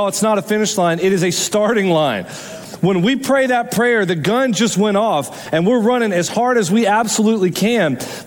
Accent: Florida, United States; I'm from Florida, so y'all are a bunch of ACC people. I'm an SEC person, okay?

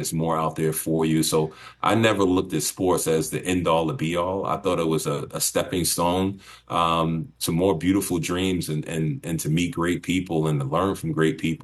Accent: New York City, New York, United States; She gave me access to New York City, where I grew up, born and raised in Harlem.

